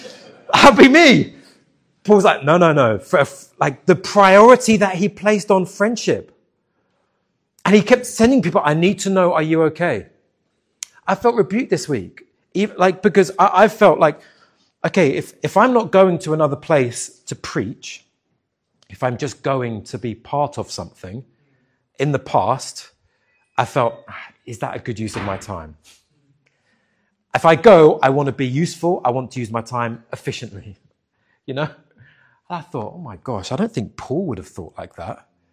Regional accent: England, United Kingdom; And as an Englishman, I was very thrown.

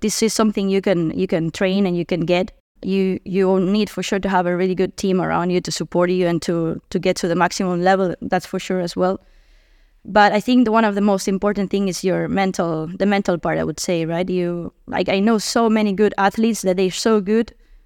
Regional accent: Barcelona, Catalonia, Spain; also born or lived in Tarifa; So originally, I'm from Barcelona. I was born there and I grew up there until I was 10 years old. But then I moved to Tarifa, to the south of Spain.

